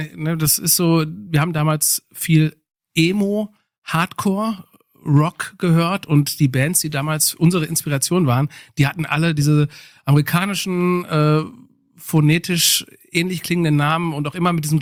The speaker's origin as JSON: {"language": "German", "town": "Grafenwald", "region": "North Rhine-Westphalia", "country": "Germany", "tie": "born or raised there", "said": "Also wir kommen aus Grafenwald alle. Also wir sind eine Grafenwälder Band. Ne? Also wir sind Grundschule Grafenwald, Festisches Gymnasium Kicheln und aber alle in Grafenwald aufgewachsen."}